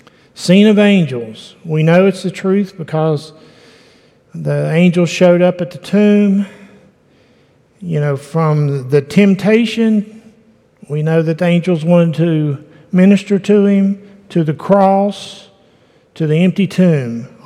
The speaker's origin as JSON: {"language": "English", "region": "West Virginia", "country": "United States", "tie": "born or raised there", "moved": "as an adult", "said": "We came from West Virginia. We grew up there, saved there, raised our children there."}